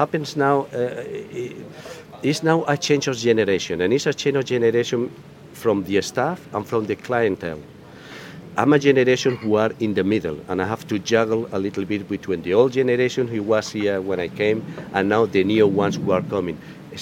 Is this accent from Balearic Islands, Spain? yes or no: yes; Felanitx, Balearic Islands, Spain; I came from Felanitz. I was going to be here 1 or 2 years, 3 years. And now it's my 25th season.